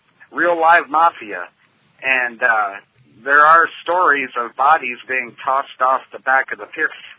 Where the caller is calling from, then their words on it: Houston, Michigan, United States; I'm broadcasting live from Houston, Michigan.